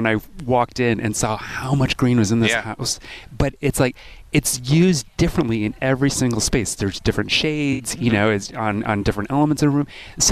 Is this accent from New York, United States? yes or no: yes; Buffalo, New York, United States; moved away as an adult; also born or lived in Los Angeles / Minneapolis / Philadelphia; grew up in Buffalo. I left for a couple decades. I had a whole life in the corporate world.